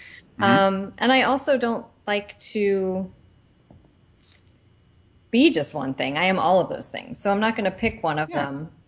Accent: New Jersey, United States; No, I grew up in New Jersey.

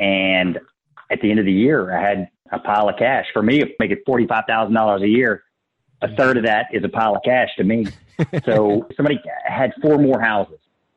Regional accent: Baton Rouge, Louisiana, United States; I grew up in Baton Rouge. I like the culture. I like the area.

